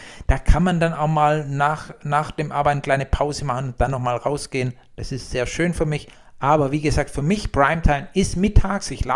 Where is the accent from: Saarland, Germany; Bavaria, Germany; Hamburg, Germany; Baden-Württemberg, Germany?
Baden-Württemberg, Germany; accent: Swabian; als Schwabe ist es sehr gut.